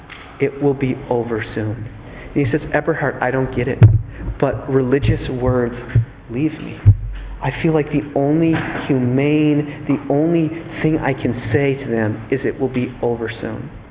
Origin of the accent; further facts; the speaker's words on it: United States; And as an American, I can tell you, American culture, we absolutely 100% peddle optimism.